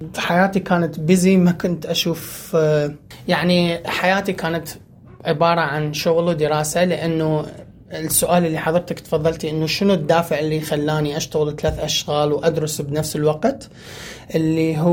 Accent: Iraq; Arabic is a second language; also born or lived in Syria; now in Australia; طلعت من العراق تقريباً 2004 إلى سوريا بعد الحرب، وبعدين طلعنا من سوريا تقريباً نهاية 2011 جينا على أستراليا.

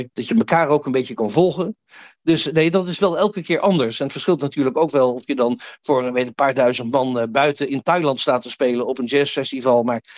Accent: Groenlo, Gelderland, Netherlands; wij groeiden op in Groenlo. Dat is nogal een afgelegen dorp in de Achterhoek. Er was verder ook niks.

